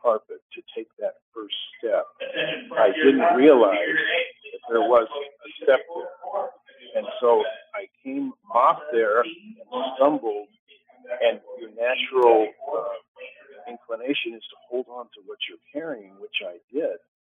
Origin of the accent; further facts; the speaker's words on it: Orem, Utah, United States; the Charlie Kirk assassination, which happened in my hometown, in Orem, Utah, at Utah Valley University.